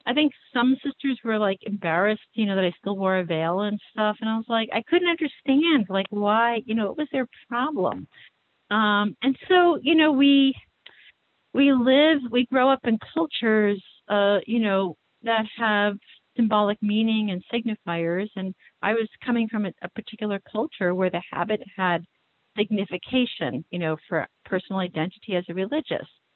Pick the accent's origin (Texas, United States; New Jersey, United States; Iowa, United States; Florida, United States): New Jersey, United States; because I came from Cradle Catholic New Jersey, where I was like, what?